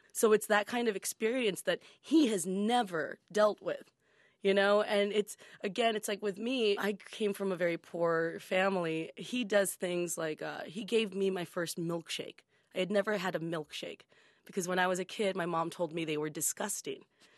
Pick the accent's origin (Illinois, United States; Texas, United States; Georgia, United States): Texas, United States; I grew up in South Texas, and a lot of the kids that I went to school with, over half of them, were from migrant farm working families.